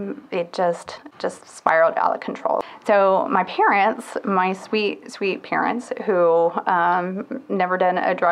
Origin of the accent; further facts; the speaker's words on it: Crawfordsville, Indiana, United States; I'm from Crawfordsville. Born and raised here. I am a social worker here in town.